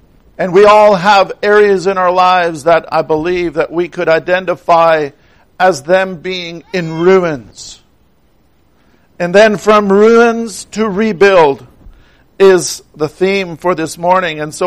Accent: Canada; Now, with me being a Canadian, we already had our Thanksgiving back in October

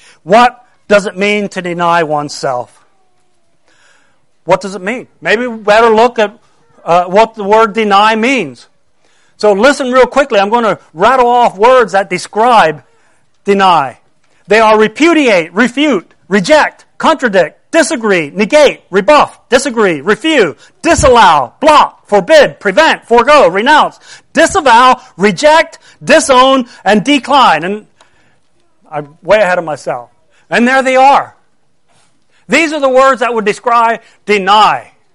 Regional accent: United States; to lay down my American rights, my rights as an American.

